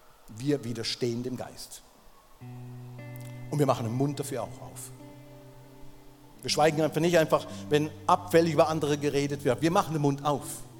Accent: Germany; Ich weiß, als Deutsche, ich bin manchmal mühsam.

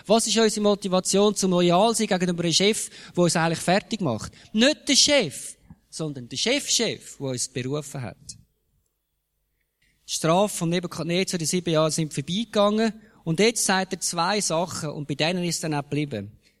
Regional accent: Zurich, Switzerland; ich bin im Kanton Zürich aufgewachsen und das hat für die Jugendlichen nichts gehabt in Zürich.

